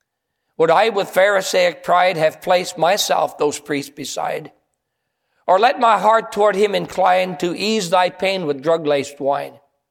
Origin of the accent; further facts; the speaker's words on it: Copper Harbor, Michigan, United States; I said, up by Copper Harbor.